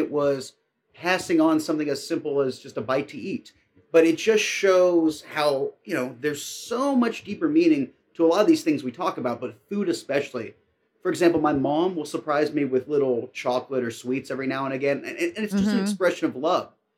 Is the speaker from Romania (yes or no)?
no; Texas, United States; So for me, I'm a Texan. I'd go to a lot of barbecues.